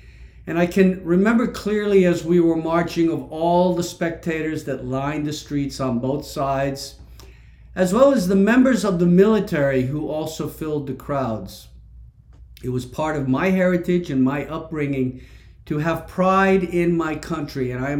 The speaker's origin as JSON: {"language": "English", "town": "Syosset", "region": "New York", "country": "United States", "tie": "born or raised there", "said": "So my memory began to remember the days of my youth back in my hometown of Syosset, New York. That's a place on Long Island."}